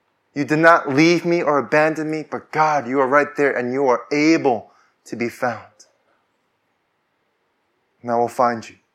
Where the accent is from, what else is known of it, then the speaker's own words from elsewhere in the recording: United States; I'm from the United States. I'm also Korean.